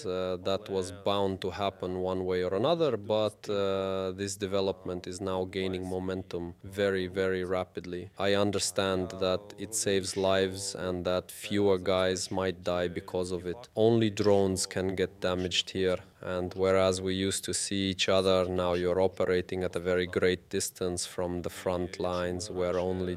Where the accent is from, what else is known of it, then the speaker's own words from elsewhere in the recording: Vinnytsia, Vinnytsia Oblast, Ukraine; I'm from Vinnytsia myself, and he was a fellow townsman.